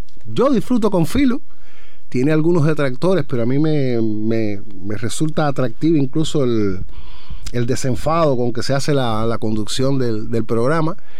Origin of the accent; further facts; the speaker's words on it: Cuba; moved away; Uno se aplatana, uno se adapta al lugar, pero sigue siendo cubano, porque cuando te encuentras con otro cubano, ya ahí mismo se terminó la forma de ser de otras personas en otros lugares.